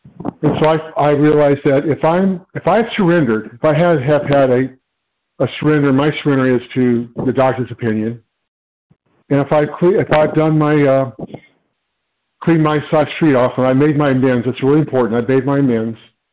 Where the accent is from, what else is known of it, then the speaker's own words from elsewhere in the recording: California, United States; I'm from California